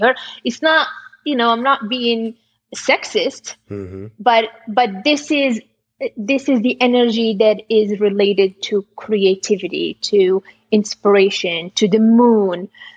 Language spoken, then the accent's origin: English; Atlas Mountains, Morocco; now in Topanga, United States; I spent a lot of my time growing up in the Atlas Mountains. And it reminds me a lot of Topanga. Maybe this is why I got attracted to living here.